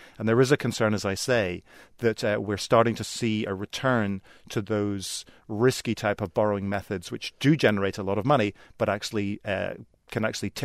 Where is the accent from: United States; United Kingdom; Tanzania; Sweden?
United Kingdom; also born or lived in Ireland; I'm from the United Kingdom and Ireland.